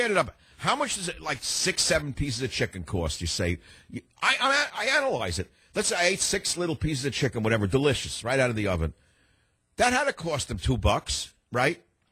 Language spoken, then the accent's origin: English; New York, United States; If it was the people I grew up in New York, in the Catskills, you know what they would do to someone who came back a third time?